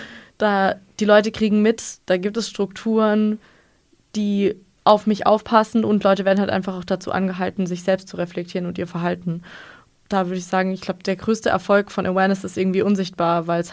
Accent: Lörrach, Baden-Württemberg, Germany; Es ist ein bisschen lustig, weil ich bin aus Lörrach

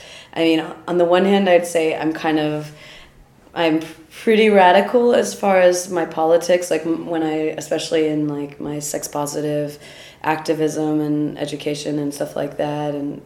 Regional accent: Virginia, United States; born there; I was born in Virginia, which is a pretty conservative area of the country

